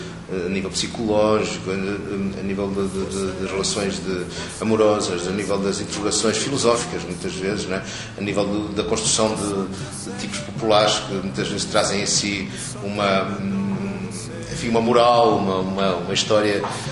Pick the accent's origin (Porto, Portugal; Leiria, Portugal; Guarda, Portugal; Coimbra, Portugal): Porto, Portugal; porque eu sou do Porto, vinhamos muito em viagem para estas bandas nessa altura